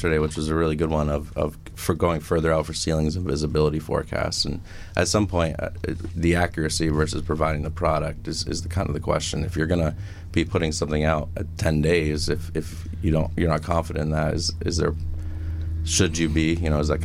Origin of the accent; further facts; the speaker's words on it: New England, United States; I'm from the Northeast, though, so.